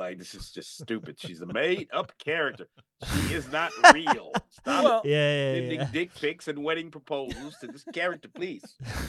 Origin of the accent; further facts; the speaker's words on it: St. Louis, Missouri, United States; Well, see, I'm from St. Louis, so